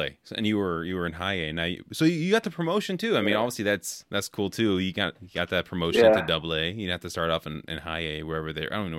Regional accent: California, United States; So I grew up in California, so I grew up on In-N-Out.

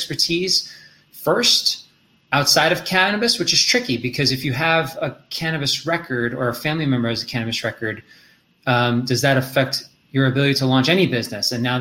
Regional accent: New York, United States; Well, that's an easy one because like you, I'm a New Yorker.

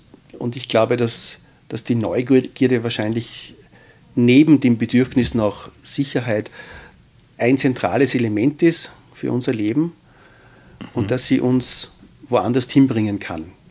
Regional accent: Austria; Also wir wissen, dass wir als Österreicher so zwischen 80 und 84 Jahre alt wären, statistisch.

